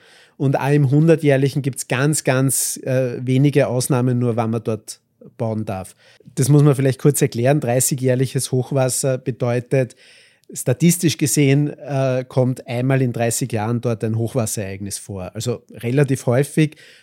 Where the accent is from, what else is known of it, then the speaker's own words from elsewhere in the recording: Hollabrunn, Lower Austria, Austria; In meiner Heimatgemeinde in Hollerbrunn ist ein Fall